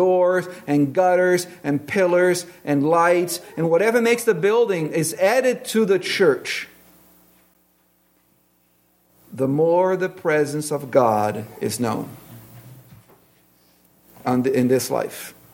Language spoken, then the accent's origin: English; Brazil; But I grew up in Brazil where they use bricks to build.